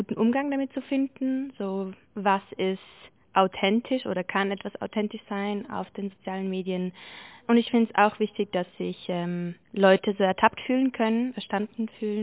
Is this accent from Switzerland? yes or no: yes; Lake Constance area, Switzerland; ich komme aus der Schweiz, vom Bodensee ursprünglich